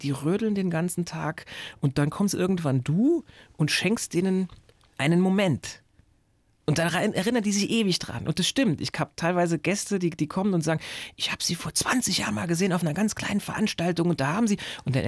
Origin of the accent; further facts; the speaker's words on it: Saarbrücken, Saarland, Germany; ich komme ja ursprünglich aus Saarbrücken